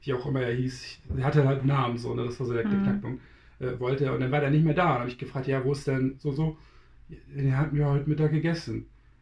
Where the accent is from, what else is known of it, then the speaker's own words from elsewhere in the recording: Northeast Germany, Germany; ich komme aus dem Nordosten Deutschlands.